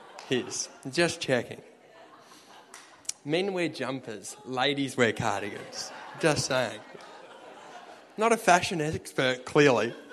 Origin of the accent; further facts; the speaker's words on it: Horsham, Victoria, Australia; I grew up in Horsham, which was a little country town.